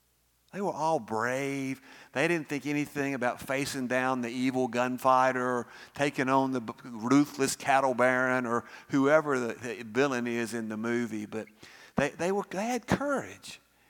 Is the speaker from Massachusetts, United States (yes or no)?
no; Birmingham, Alabama, United States; I grew up in Birmingham, Alabama. And like I just told you, I'm from Roebuck in the eastern part of Birmingham.